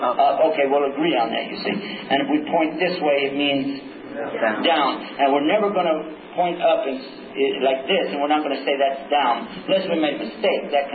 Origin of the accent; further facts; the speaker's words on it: Texas, United States; I hail from Texas. So I'm having to translate everything from Texas into English.